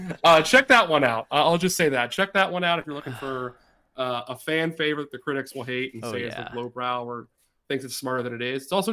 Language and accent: English; Pittsburgh, Pennsylvania, United States; I mean, I'm from Pittsburgh too, but we spent enough time. It counts.